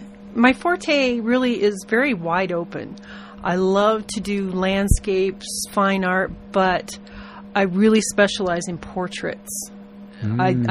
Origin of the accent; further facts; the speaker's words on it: Michigan, United States; also born or lived in Montana / Nebraska / Denver; I grew up in, well, started out in Michigan, went to Montana, Nebraska, and then I've been in Denver for 25 years, moved down in this area about 7 years ago.